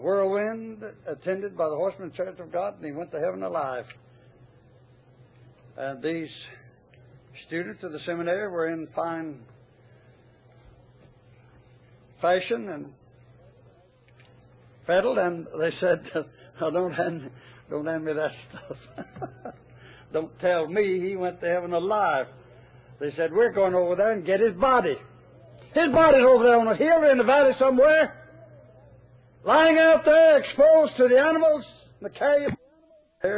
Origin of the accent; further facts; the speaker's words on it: Tennessee, United States; I just said … we're from Tennessee.